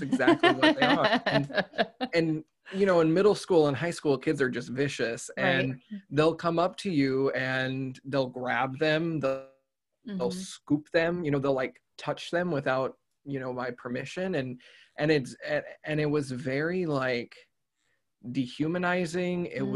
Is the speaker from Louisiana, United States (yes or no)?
no; Texas, United States; I grew up in Texas, and that's currently where I'm back at.